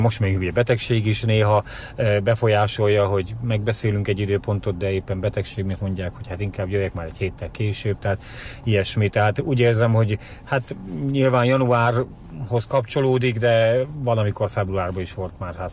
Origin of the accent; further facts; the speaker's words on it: Miskolc, Borsod-Abaúj-Zemplén, Hungary; born there; mivel én miskolci születésű vagyok